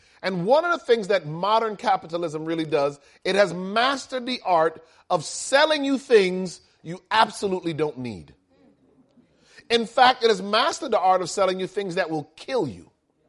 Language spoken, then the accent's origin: English; United States; I am an American, and by default, I'm a capitalist.